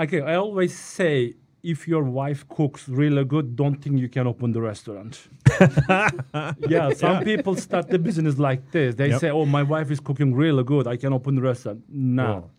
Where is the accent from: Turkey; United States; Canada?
Turkey; moved away as an adult; I am from Turkey originally, and I studied in the college tourism and hotel management, mm-hmm. which is related to my business, and then I came here 2002, October 7.